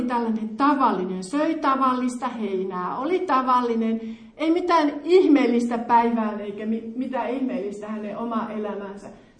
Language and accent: Finnish; Joensuu, North Karelia, Finland; now in Tampere, Finland; minä olen Tampereella tällä hetkellä. Minähän olen syntynyt ja kasvanut Joensuussa ja olen saanut olla siellä seurakunnan työntekijänä jo useamman vuoden.